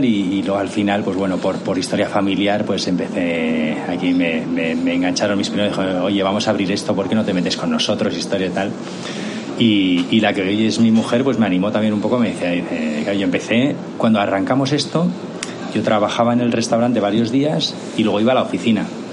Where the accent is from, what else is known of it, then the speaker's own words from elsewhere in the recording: San Sebastián, Basque Country, Spain; moved away; Yo vine hace muchos años de Donosti